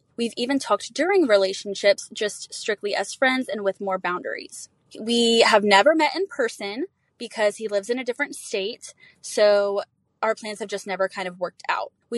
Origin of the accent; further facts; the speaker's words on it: Houston, Texas, United States; I'm 24 and I'm from Houston.